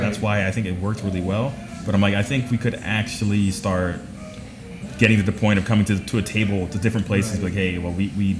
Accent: Atlanta, Georgia, United States; I'm from Atlanta, for the listeners out there.

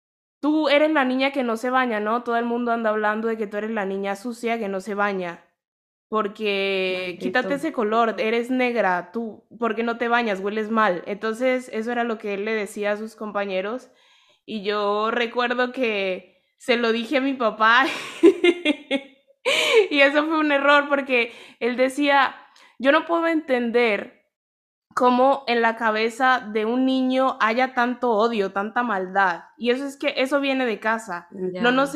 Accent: Mexico; creciendo en México, negué mucho el ser negra.

